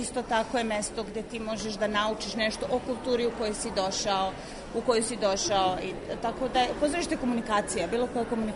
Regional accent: Belgrade, City of Belgrade, Serbia; now in London, United Kingdom; Ja sam pozorišni reditelj poreklom iz Beograda, ali zadnjih 15 godina živim u Londonu.

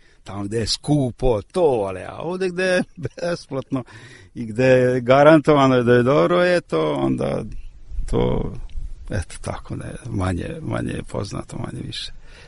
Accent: Subotica, Vojvodina, Serbia; Pošto sam ja Subotičanin i to mogu reći da rođen sam u Subotici

